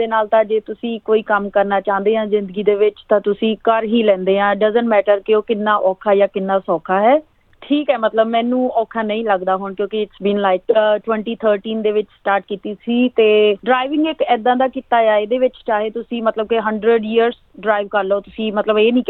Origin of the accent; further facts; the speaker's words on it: Buhara, Punjab, India; moved away as an adult; now in Australia; ਅਤੇ ਮੈਂ ਪੰਜਾਬ ਦੇ ਨਵਾਂ ਸ਼ਹਿਰ ਦੇ ਵਿੱਚ ਪਿੰਡ ਬੁਹਾਰਾ ਦੀ ਜੰਪਲ ਹਾਂ ਤੇ ਮੇਰੀ ਮੈਰਿਜ ਪਿੰਡ ਪਹਿਲੀ ਫੋਜੇਵਾਲ ਦੇ ਕੋਲ ਹੋਈ ਹੈ ਤੇ ਮੈਂ ਆਸਟ੍ਰੇਲੀਆ ਦੇ ਵਿੱਚ 2008 ਦੇ ਵਿੱਚ ਆਈ ਸੀਗੀ ਸਟੱਡੀ ਵੀਜ਼ਾ ਤੇ ਵਿਦ ਮਾਈ ਹਸਬੈਂਡ